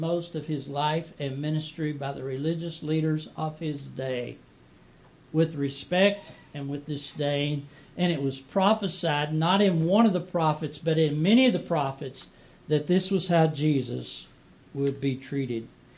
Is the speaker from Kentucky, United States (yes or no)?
yes; Kentucky, United States; I'm from Kentucky, I can say that.